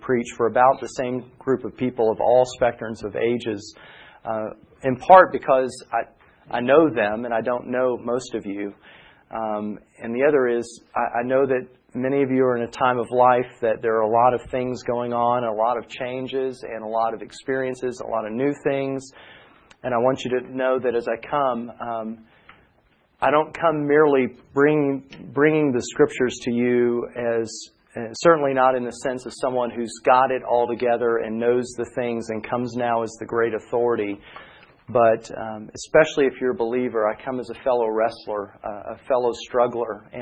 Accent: Indiana, United States; accent: southern; also born or lived in Kentucky, United States / New Jersey, United States; now in Tennessee, United States; But born and raised mostly in southern Indiana, except for several years that we did spend in Kentucky.

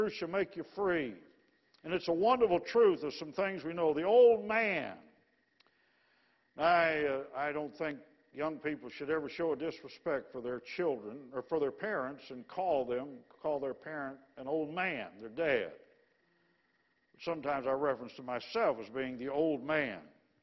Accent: Illinois, United States; I grew up in the suburb of Chicago. You wouldn't know that by listening to me, but I got rid of my accent, all right?

